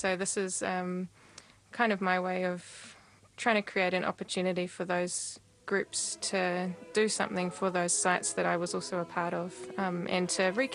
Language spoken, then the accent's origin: English; Christchurch, Canterbury, New Zealand; also born or lived in Wellington; I was born and raised in Christchurch and have experiences singing in the Basilica and also in the Our Lady of Fatima Church as well.